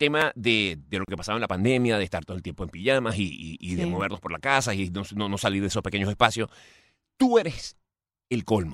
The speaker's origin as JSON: {"language": "Spanish", "town": "Caracas", "region": "Capital District", "country": "Venezuela", "said": "De la gran ciudad, capital, Caracas."}